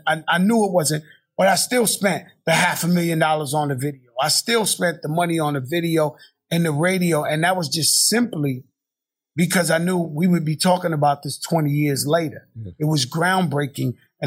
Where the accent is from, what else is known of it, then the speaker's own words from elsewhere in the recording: Bronx, New York, United States; I'm born in my projects. I was born in Bronx, Lebanon, across the street from where Larry Davis shot the cops. That's where I was born. And they brought me to the projects.